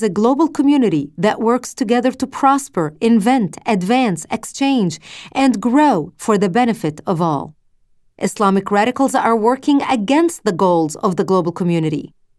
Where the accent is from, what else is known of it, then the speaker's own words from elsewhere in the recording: Lebanon; while growing up in Lebanon, I witnessed and experienced the horror and terror this neo-jihad wreaks on civilians, nations, and societies. After having lived in a bomb shelter for 7 years